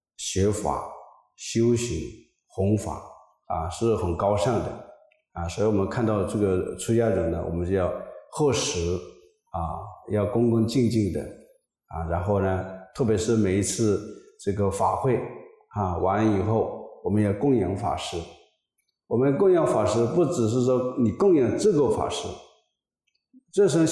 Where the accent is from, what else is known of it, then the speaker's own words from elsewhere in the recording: China; 尊师重道是我们中国的传统优良文化啊，我们中国人啊对这个老师、对师父非常的这个尊重。